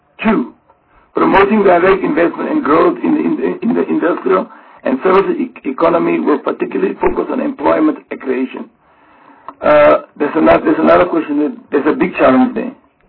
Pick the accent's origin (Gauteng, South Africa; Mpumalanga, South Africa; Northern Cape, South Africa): Northern Cape, South Africa; Upington; I'm coming from Uppington. I've traveled the Northern Cape.